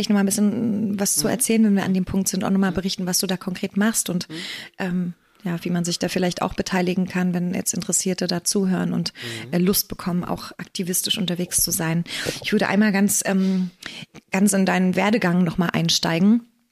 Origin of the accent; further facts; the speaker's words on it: East Germany, Germany; Ich bin ja selber aus dem Osten, ein Land, was es nicht mehr gibt, ne?